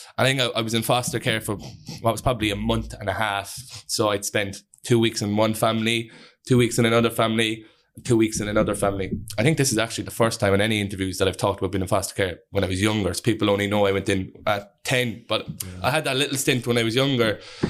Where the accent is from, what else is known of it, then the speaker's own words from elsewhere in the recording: Cork, Munster, Ireland; So I'm from the Glen. I'm born 6th of May 1999, so I'm 22 years of age. I grew up in a house in the Glen in an estate called Mangerton Close.